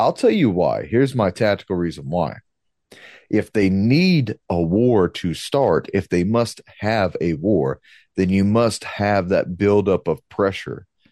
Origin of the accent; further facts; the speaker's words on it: United States; You know, I'm an American. I love being an American and I'm very patriotic